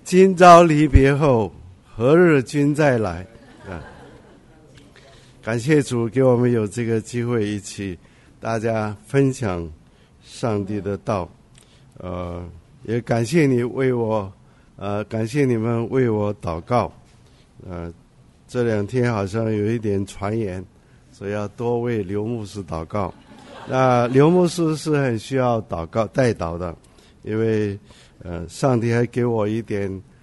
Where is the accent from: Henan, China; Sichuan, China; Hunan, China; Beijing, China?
Beijing, China; 我们北京人讲好的意思就是好累，